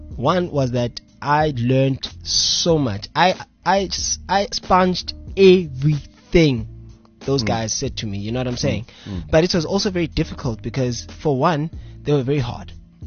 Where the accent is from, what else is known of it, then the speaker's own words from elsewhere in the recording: Vosloorus, Gauteng, South Africa; I'm from Vosloo, it's in the East Rand.